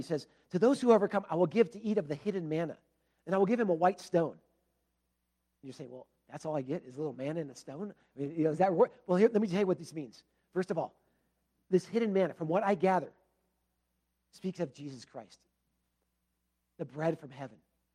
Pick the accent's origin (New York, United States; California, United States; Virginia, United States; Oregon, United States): California, United States; Huntington Beach; When I was growing up in Huntington Beach, and we would go very early in the morning to go out surfing